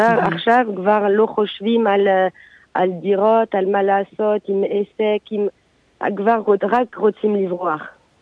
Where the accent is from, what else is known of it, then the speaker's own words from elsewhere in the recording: France; now in Israel; אני נולדתי בצרפת, אבל מאז שהייתי קטנה הרגשתי צרפתיה, יהודיה, אבל צרפתיה